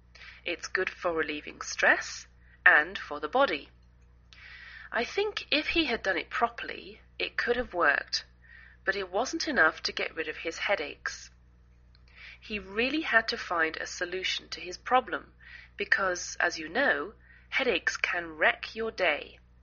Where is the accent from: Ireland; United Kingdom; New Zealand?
United Kingdom; England; now in United States